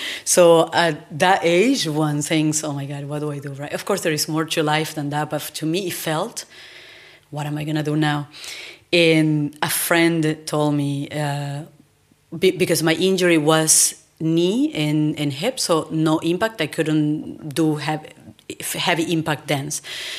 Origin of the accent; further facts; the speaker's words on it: Paraguay; English is a second language; moved away; also born or lived in Buenos Aires, Argentina; And in Paraguay, I am originally from Paraguay. And if anyone wants to do something more or expand their dance career, usually is leaving the country in regards to Paraguay.